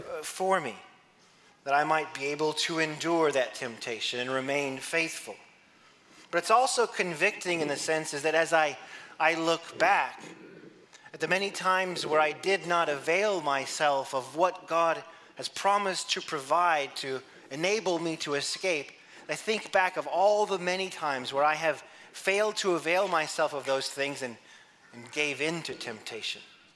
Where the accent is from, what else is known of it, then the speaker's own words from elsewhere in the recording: Great Falls, Montana, United States; Growing up in Great Falls, I didn't face the same sorts of challenges or the same sorts of even temptations that one who grew up in Butte might face.